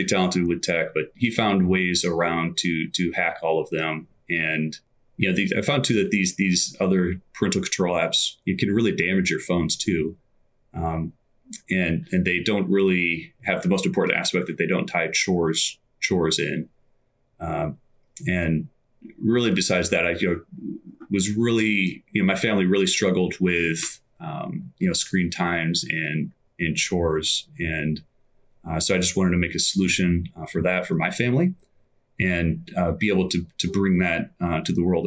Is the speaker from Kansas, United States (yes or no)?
no; Chicago, Illinois, United States; moved away as an adult; now in Austin, United States; But I grew up in the Chicago region and moved to Austin, Texas about 6 years ago. I really love Chicago, miss many things about it.